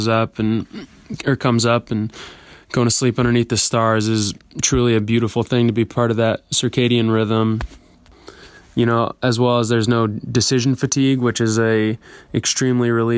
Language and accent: English; Seattle, Washington, United States; I'm from Seattle, Washington, and I will be embarking on the trail in late April